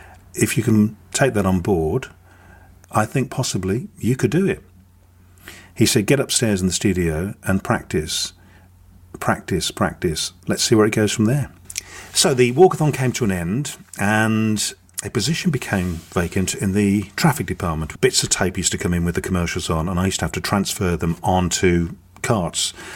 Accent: Birmingham, West Midlands, United Kingdom; accent: Birmingham; I'm a Brummie, and I can do the Birmingham accent.

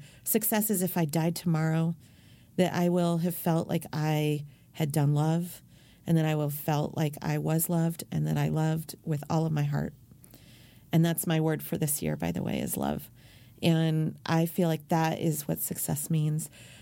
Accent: California, United States; Look, I grew up in Silicon Valley, right? I've known billionaires my whole life.

